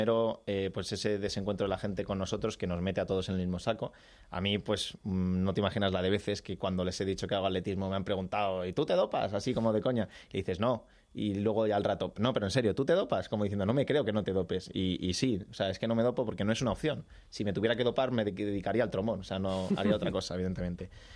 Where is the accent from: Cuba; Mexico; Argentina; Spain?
Spain; terminé siendo el cuarto español